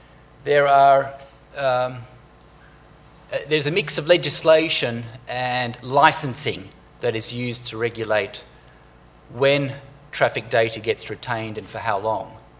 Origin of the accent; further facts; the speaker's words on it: Australia; English is a second language; now in Norway; As you can probably hear, I'm also Australian, not native Norwegian.